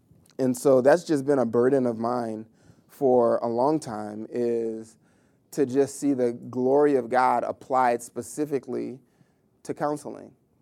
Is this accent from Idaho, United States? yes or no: no; New Orleans, Louisiana, United States; moved away as an adult; also born or lived in Georgia; I'm from New Orleans originally, spent some time in Georgia at school. Upon graduation, moved to Arizona